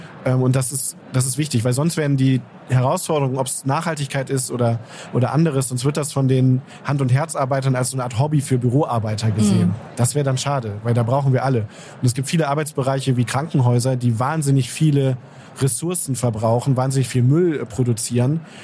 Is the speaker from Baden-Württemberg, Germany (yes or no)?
no; Düsseldorf, North Rhine-Westphalia, Germany; now in Hamburg, Germany; Eschweiler, ich komme aus Düsseldorf.